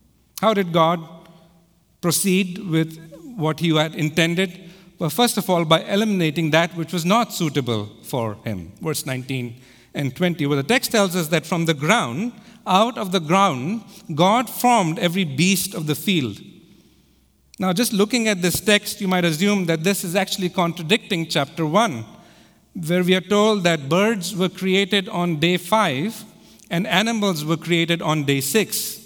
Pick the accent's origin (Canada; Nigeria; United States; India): India; Many of you know I grew up in India.